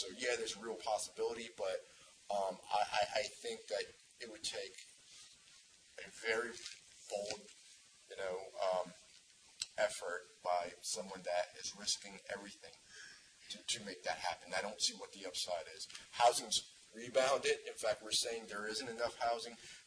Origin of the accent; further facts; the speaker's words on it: Washington, District of Columbia, United States; I'm from Washington, D.C.